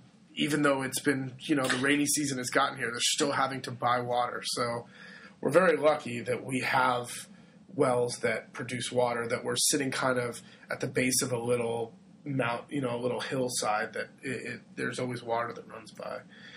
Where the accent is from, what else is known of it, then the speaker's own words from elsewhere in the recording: California, United States; Well, here's the problem, too. I grew up in California.